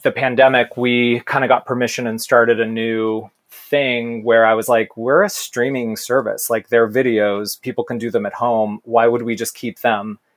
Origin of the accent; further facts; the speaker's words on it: New York, United States; I'm as a New Yorker, I'm very jealous of all the Michiganders.